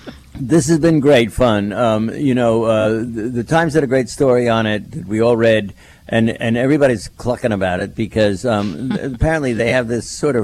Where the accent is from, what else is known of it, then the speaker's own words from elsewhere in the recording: Missouri, United States; you know, I'm from Missouri. Show me.